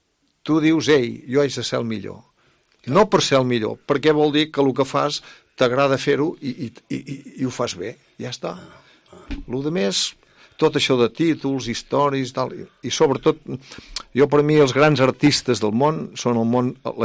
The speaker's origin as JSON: {"language": "Catalan", "town": "Cornellà de Terri", "region": "Catalonia", "country": "Spain", "tie": "born there", "said": "jo vaig néixer a Cornellà de Terra i però soc del món"}